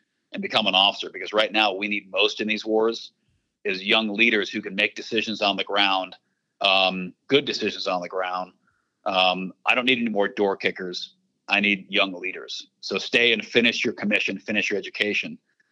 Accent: Minnesota, United States; Like you said, I grew up in Minnesota.

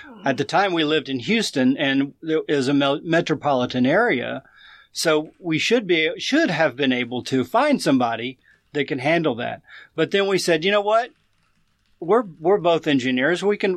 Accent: Saudi Arabia; I grew up in Saudi Arabia, okay, next door to you. And so... my father was an engineer, and he worked for Aramco for many years, and so I grew up over there.

